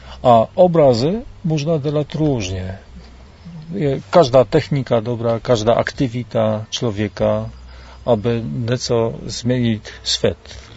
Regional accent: Lublin, Lublin Voivodeship, Poland; Czech is a second language; já jsem přijel z Lublinu, je to město na východě Polska.

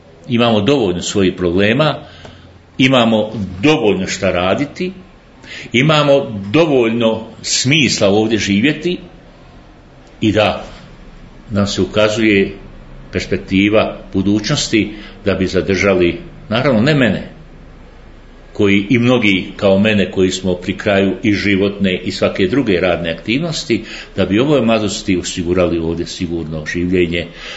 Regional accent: Bosnia & Herzegovina; Ja sam uistinu Bosanac, pa možemo reći po majci, naravno Hercegovac

